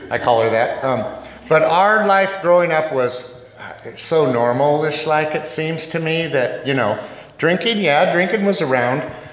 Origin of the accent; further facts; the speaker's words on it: Pasadena, California, United States; born there; I was born in Pasadena in 1960. The hospital I was born at was called the Glendale Sanitarium.